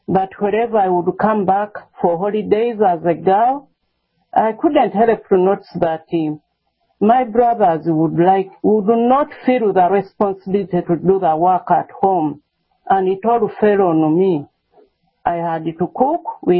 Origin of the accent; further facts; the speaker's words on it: Kampala, Central Region, Uganda; I grew up in Kampala, Uganda, in a polygamous family, I would say. My father had three wives, and I was the first born in my mother's place.